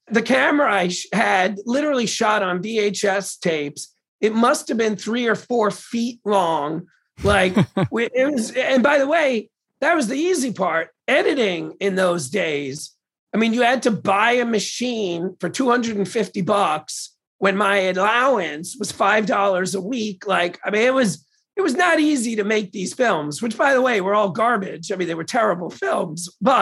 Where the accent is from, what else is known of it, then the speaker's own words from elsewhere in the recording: Queens, New York, United States; I grew up in Queens, New York. I was born in the late 70s. It was my mom, my dad, and me, and that's it.